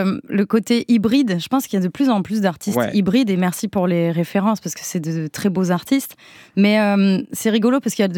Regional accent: south of France, France; accent: southern French; Mon accent du sud qui est très présent, qui est encore un peu là.

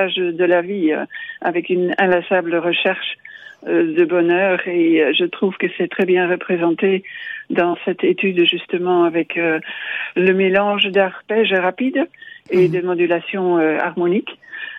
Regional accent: Belgium; also born or lived in England; now in France; je suis belge. J'ai fait un parcours en Angleterre aussi.

